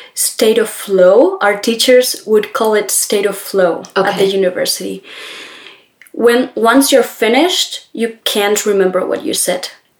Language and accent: English; Spain; because I was from Spain, people were more open to meeting me or to speaking to me.